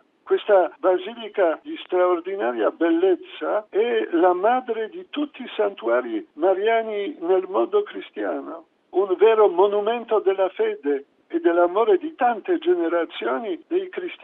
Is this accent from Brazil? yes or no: no; Poland; Italian is a second language; sono polacco e noi in Polonia l'amore per la Madonna impariamo nelle nostre famiglie fin da piccoli.